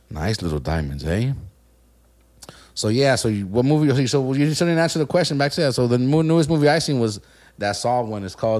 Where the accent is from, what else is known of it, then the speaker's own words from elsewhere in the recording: Mexico; back in the days growing up, you know, we're from Mexico, and you know, my uncles and aunts, you know, they did all that. They're from Morelia